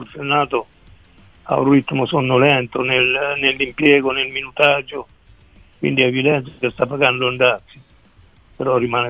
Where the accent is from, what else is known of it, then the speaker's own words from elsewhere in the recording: Marsciano, Umbria, Italy; Sì, siamo entrambi di Marciano.